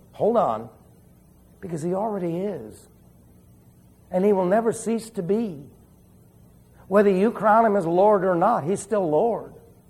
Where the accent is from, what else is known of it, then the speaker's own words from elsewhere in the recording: Arizona, United States; also born or lived in Long Island; I said, I'm from Arizona. Of course, they didn't know that I lived on Long Island, too, before that. But I didn't talk like one.